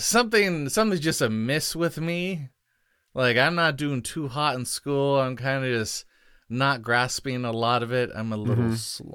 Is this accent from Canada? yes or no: yes; Canada; I'm Canadian.